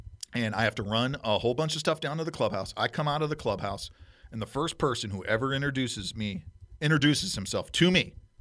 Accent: Illinois, United States; we know a lot, Jim, because we grew up in Illinois, even though we're Cardinal fans.

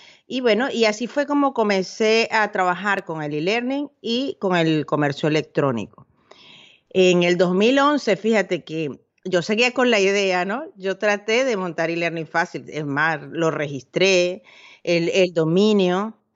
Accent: Venezuela; moved away as an adult; now in Spain; Yo soy de Venezuela y en esa fecha yo estaba, porque bueno, me iba a mudar a España.

